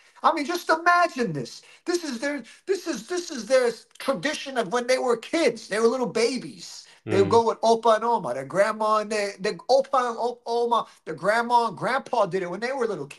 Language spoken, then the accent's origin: English; United States; as an American, I'm a little bit insulated from German society in the sense of, I was born in America. I went to school there. My businesses are in the United States, are based in the United States. And I go back and forth.